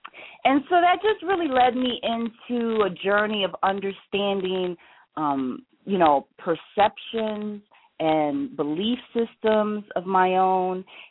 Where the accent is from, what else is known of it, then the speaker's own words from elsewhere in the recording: New York, United States; see, I'm from New York, so I rode a lot of trains in the city.